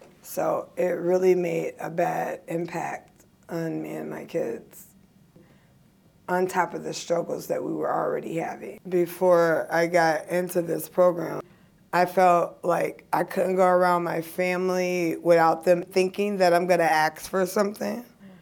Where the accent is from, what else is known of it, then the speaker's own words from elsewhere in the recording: Tennessee, United States; I lived in Madison since the age of 5. I'm from Tennessee.